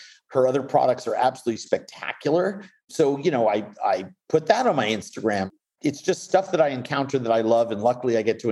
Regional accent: New York, United States; And I grew up in New York, so, you know, it's just not that bad.

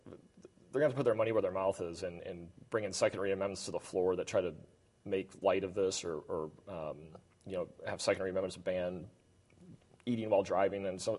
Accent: Illinois, United States; But you and I, we're from Illinois.

